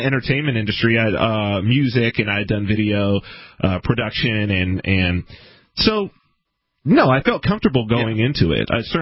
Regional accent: California, United States; I'm from Southern California.

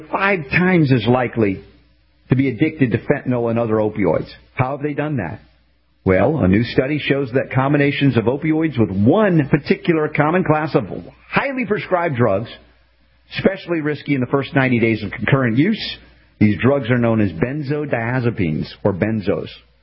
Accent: United States; Now, as an American, I can speak to my fellow Americans

